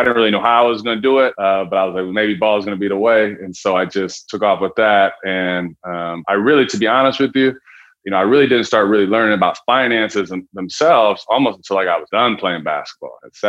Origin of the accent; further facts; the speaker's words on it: Seattle, Washington, United States; When I was young, I grew up in Seattle, Washington. Had a real passion from hoop from the very beginning.